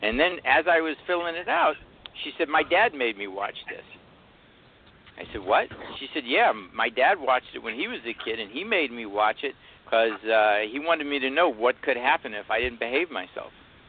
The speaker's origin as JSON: {"language": "English", "town": "Pittsburgh", "region": "Pennsylvania", "country": "United States", "said": "on the flip side of that, I'm from Pittsburgh originally, and when it was released in Pittsburgh, because I was in it, the press people sent me there to do some press and to open the film"}